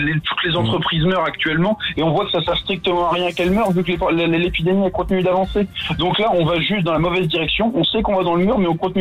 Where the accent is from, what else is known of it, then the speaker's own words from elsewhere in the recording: France; je suis français au plus profond de mes os